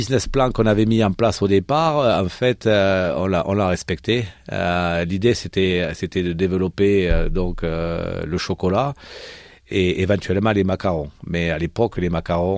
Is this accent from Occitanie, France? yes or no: yes; Toulouse, Occitanie, France; also born or lived in Paris; je suis toulousain et donc j'ai appris, j'ai fait l'école hôtelière dans le sud de la France, mais j'ai vraiment appris mon métier à Paris. J'ai passé 10 ans à Paris